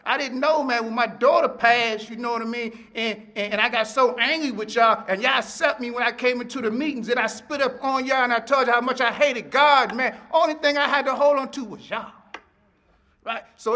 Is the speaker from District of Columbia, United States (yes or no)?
yes; Washington, District of Columbia, United States; also born or lived in Maryland; now in Delaware, United States; But actually, I'm from the Potomac area of Maryland. I was raised in Washington, D.C.